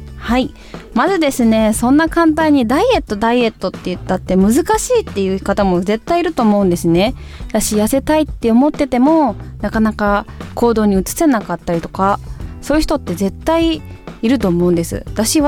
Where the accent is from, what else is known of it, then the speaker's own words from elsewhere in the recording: Kansai, Japan; 喋り方でもちょっとわかるかもしれないんですが、私は関西出身のただいま24歳の歌手です。